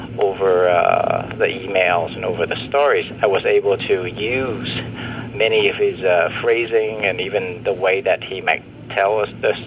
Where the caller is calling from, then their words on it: Nong Khai, Thailand; I'm calling from Thailand, up around the Nong Khai area. I'm here working on a little farm project